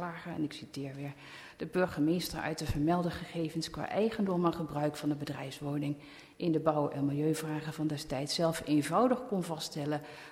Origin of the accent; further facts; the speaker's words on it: Budel, North Brabant, Netherlands; now in Amsterdam, Netherlands; Maar ik kom uit Budel